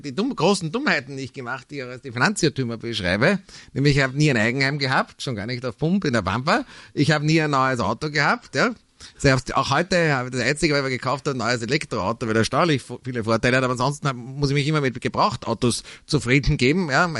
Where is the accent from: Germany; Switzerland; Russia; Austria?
Austria; Dann bin ich zur Bank gegangen und habe gefragt, ob sie das mir finanzieren als Österreicher.